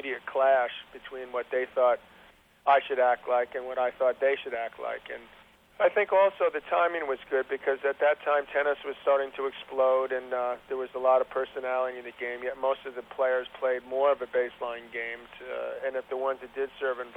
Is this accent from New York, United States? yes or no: yes; New York, United States; born or raised there